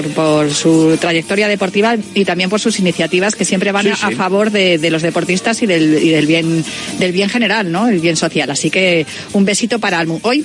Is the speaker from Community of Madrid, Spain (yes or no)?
yes; Madrid, Community of Madrid, Spain; Agua, yo soy de secano. Claro, soy madrileña, pues es lo que tiene.